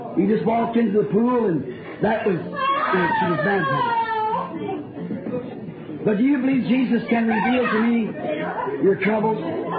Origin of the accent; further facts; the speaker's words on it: Burksville, Kentucky, United States; I'm from Burksville, Kentucky.